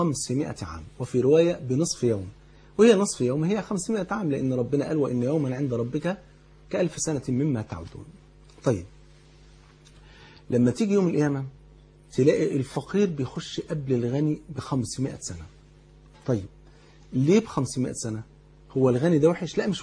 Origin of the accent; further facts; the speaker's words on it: Egypt; وانت عارف يعني الفول عندنا في مصر كان فرض عين يعني